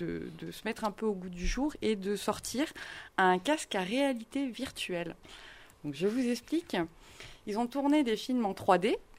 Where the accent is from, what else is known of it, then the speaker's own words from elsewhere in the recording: Auvergne-Rhône-Alpes, France; Ouais, je suis un peu radine. Je suis savoyarde.